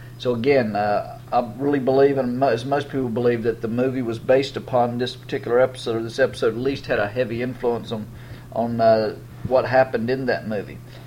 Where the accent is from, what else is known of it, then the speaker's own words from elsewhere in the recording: North Carolina, United States; I grew up in North Carolina